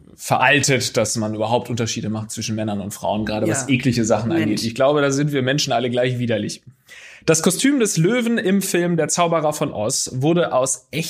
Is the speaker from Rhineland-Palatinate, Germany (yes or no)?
no; Baden-Württemberg, Germany; nochmal entschuldigen für Baden und Schwaben, die Grenze und so weiter, was ich da erzählt habe von meiner Heimat.